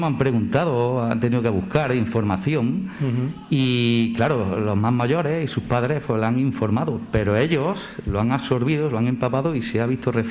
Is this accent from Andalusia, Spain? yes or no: yes; Granada, Andalusia, Spain; No, yo soy de Granada, pero llevo ya 17 años aquí.